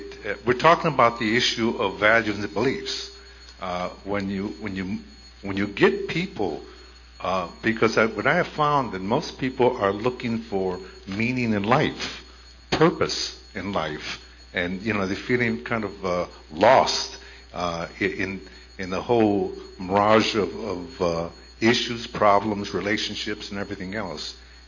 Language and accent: English; Huntington Beach, California, United States; I'm from Huntington Beach, California.